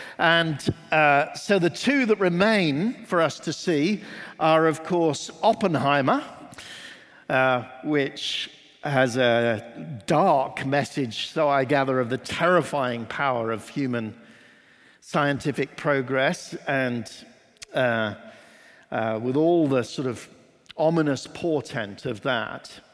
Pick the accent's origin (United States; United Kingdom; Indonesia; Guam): United Kingdom; Oxford, South East England; I'm from Oxford in England. I pastor a church called Trinity Church, which is in the heart of the city of Oxford.